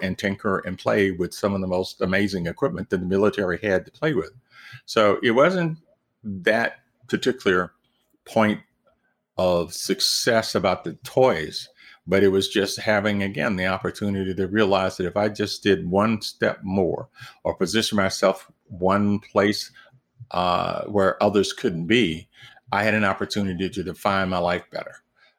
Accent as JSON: {"language": "English", "region": "Alabama", "country": "United States", "tie": "born or raised there", "said": "I grew up in Alabama. Southern pride, Roll Tide."}